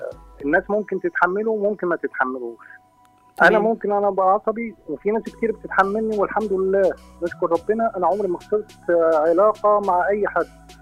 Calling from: Sohag, Sohag Governorate, Egypt

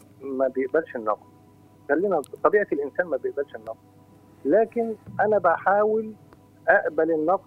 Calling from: Egypt; أتكلم من مصر

